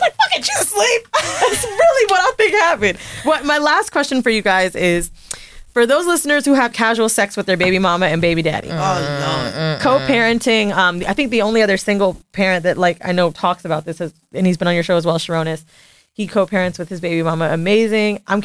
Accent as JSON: {"language": "English", "town": "Miami", "region": "Florida", "country": "United States", "tie": "born or raised there", "also_born_or_lived": "San Francisco", "said": "so I was born in San Fran, but most of that childhood age was living in Miami before Orlando."}